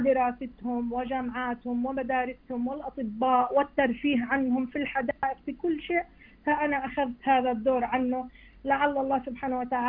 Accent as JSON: {"language": "Arabic", "country": "Palestine", "lives_now": "United States", "said": "إحنا يعني فلسطيني من أمريكا قادم سائح ويأخذ الأولاد يعرفهم على بلدهم"}